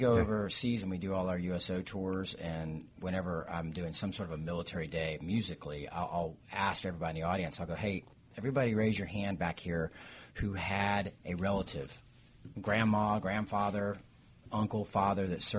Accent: Gainesville, Florida, United States; I grew up in Gainesville, Florida.

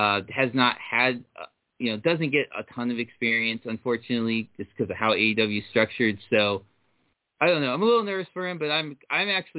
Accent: Dayton, Ohio, United States; which is near and dear to my heart because they run in my hometown of Dayton, Ohio, fairly often.

